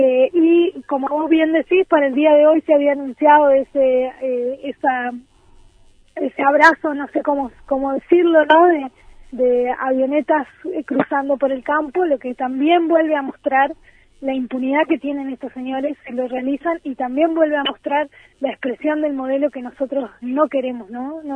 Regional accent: Entre Ríos, Argentina; Quienes somos de Entre Ríos sabemos que estas tierras de esta estancia eran parte del frigorífico

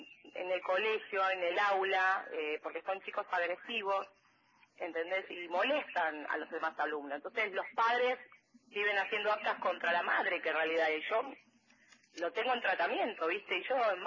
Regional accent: Buenos Aires, Argentina; yo soy porteña, me fui a vivir a un pueblito que se llama Puan, que está a 100 kilómetros de Bahía Blanca

